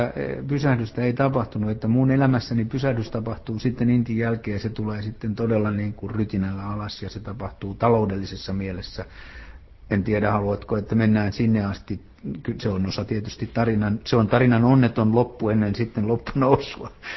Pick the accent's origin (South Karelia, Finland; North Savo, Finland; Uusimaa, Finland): Uusimaa, Finland; Helsinki; kyllä mä tällä hetkellä noin mun juuret ovat Helsingissä.